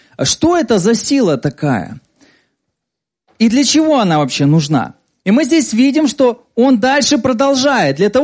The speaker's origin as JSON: {"language": "Russian", "town": "Voronezh", "region": "Voronezh Oblast", "country": "Russia", "lives_now": "Minsk, Belarus", "said": "Я из России, из Воронежа."}